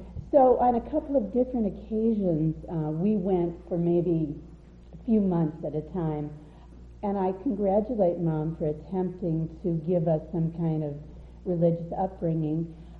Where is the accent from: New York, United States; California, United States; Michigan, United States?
California, United States; also born or lived in St. Louis, Missouri; I grew up first in California, which was such a melting pot, no one said anything. Then we moved to St. Louis, which is where this happened.